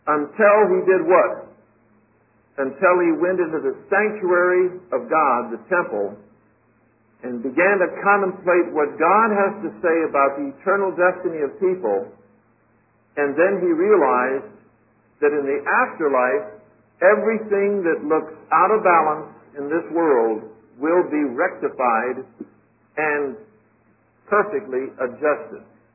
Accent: United States; I'm an American like most of you

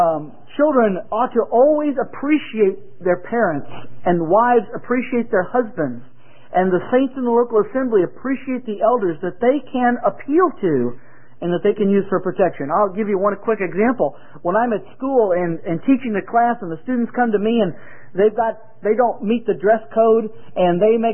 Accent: Missouri, United States; I'm not from down south. I'm from Missouri, but that's fine. We drank iced tea in Missouri, too.

